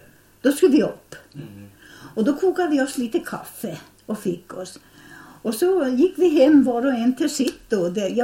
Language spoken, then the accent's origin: Swedish; Sälen, Dalarna County, Sweden; born there; där jag är född där uppe i Sälen